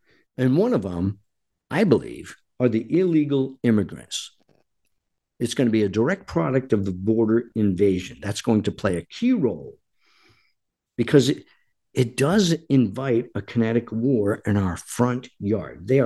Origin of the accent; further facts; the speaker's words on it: United States; as a Christian, as a physician, as a retired Air Force officer, as an American, as a husband, father, and now grandfather